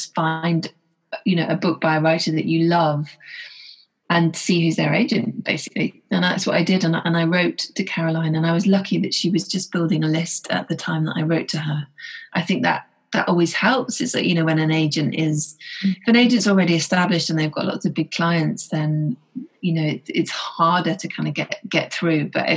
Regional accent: England, United Kingdom; I'm a novelist. I'm English

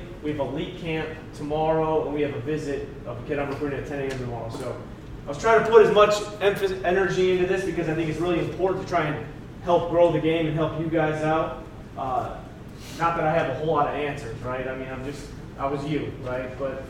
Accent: Saginaw, Michigan, United States; I'm from Saginaw, Michigan. I'm 30 for a couple more days here.

